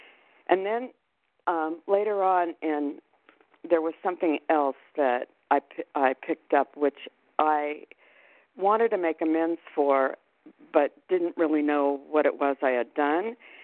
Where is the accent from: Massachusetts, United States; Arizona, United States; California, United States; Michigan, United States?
Arizona, United States; Phoenix; I'm from Phoenix.